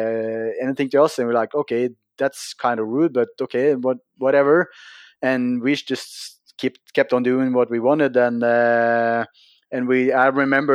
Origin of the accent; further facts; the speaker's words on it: Norway; We're from Norway. We try to be friendly to everyone.